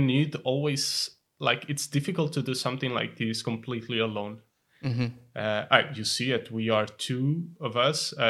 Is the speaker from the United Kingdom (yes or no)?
no; Portugal; English is a second language; moved away as an adult; now in Belgium; So yeah, I come from Portugal. I'm 30 years old. But the reason that brought me like to Belgium was like purely accidentally, just as an engineer, road designer.